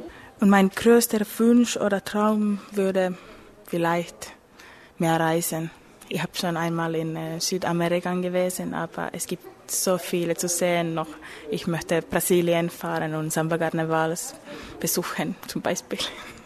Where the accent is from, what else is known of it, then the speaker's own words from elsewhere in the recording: Finland; German is a second language; Ich bin aus Finnland und ich bin 26 Jahre alt, Grundschullehrerin.